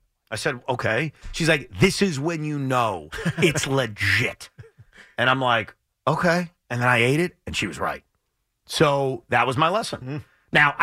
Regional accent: New York, United States; I grew up on Long Island.

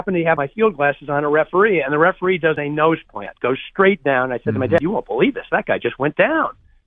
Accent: Syracuse, New York, United States; First of all, I grew up in Syracuse, New York, not too far from Buffalo.

